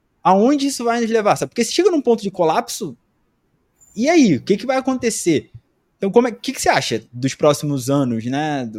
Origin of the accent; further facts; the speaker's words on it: Rio de Janeiro, Brazil; now in São Paulo, Brazil; eu sou do Rio. Eu não conheço ninguém em São Paulo, né? Ninguém. Uhum. Não fui criado aqui